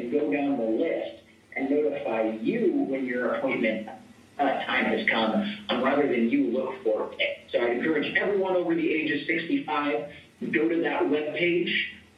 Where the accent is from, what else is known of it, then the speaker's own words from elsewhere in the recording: California, United States; I'm originally from California. I'm not very comfortable driving in that kind of stuff